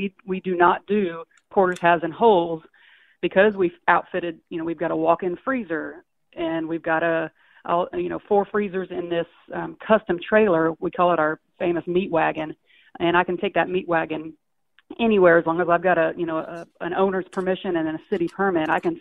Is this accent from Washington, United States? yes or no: no; Indiana, United States; I grew up on in Indiana. I joke that we just raise pigs, corn, and basketball players in Indiana.